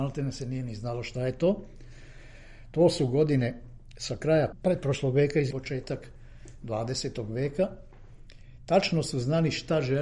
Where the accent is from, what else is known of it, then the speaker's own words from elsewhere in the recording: Subotica, Vojvodina, Serbia; kao Subotičanin rođeni jako sam za tramvaj vezan